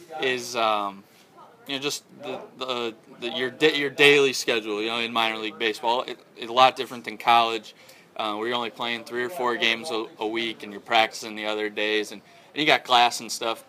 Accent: Chicago, Illinois, United States; I've never been to New York before. I'm originally from Chicago

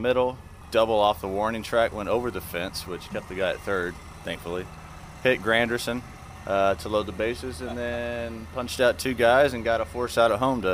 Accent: Missouri City, Texas, United States; Grew up in south suburbs of Houston, Texas.

